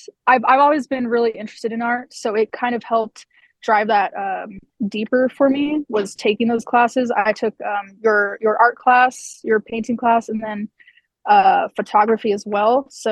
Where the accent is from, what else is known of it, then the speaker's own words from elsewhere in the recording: El Paso, Texas, United States; Okay. Well, I was born and raised in El Paso, so that's fun. Lived here all my life.